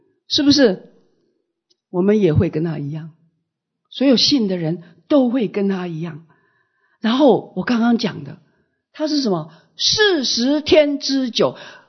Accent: China; 50天我们中国人叫五旬。

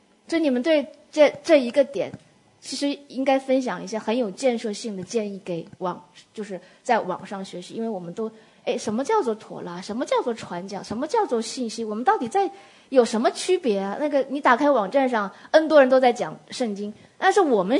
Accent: China; 因为我们是对不起，我是中国人的思维

